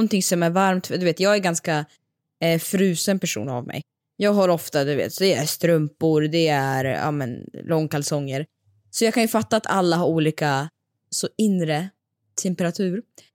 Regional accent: Siberia, Russia; eller jag hade en granne när vi växte upp i Sibirien.

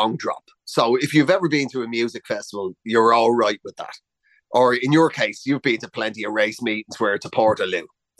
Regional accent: Kilbarrack, Leinster, Ireland; now in England, United Kingdom; So I'm from Kilbarrick. I live in England.

